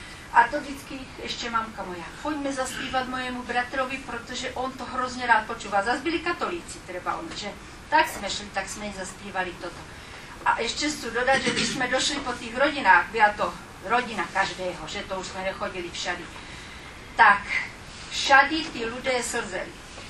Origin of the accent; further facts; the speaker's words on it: Vrbka, South Moravian Region, Czechia; Já jsem rodačka z Vrbky, která předtím mají bývám, a tam máme tež svoje zvony.